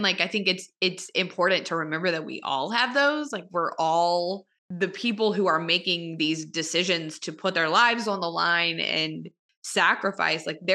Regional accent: Louisiana, United States; And so it's like, I'm from Louisiana, and one of our senators

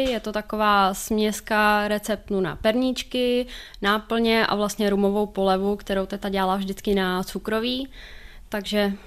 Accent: Hradec Králové Region, Czechia; Já nejsem z Miletína, my jsme od Trutnova kousek

